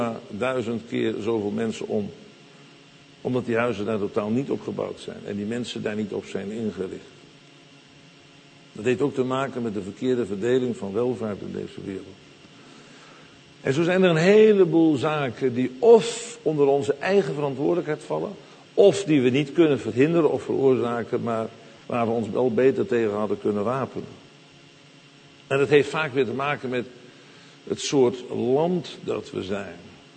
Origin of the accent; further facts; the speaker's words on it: Netherlands; als Hollander hou je je maar een beetje gedijst.